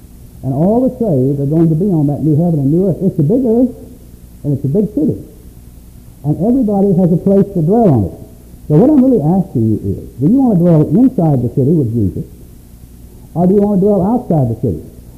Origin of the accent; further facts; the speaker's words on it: Augusta, Arkansas, United States; born there; I was born in the Bible Belt in Augusta, Arkansas.